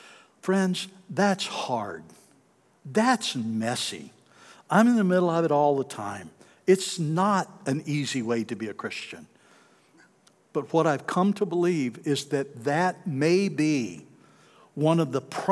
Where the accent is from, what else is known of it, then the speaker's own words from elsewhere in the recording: the South, United States; the truth is, growing up in the South, I watched the cost that has been paid by African Americans for access to higher education.